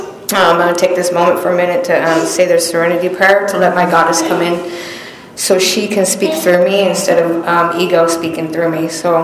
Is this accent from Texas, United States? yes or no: no; Las Vegas, Nevada, United States; Straight ghetto west side. Anyways, I was born and raised in Vegas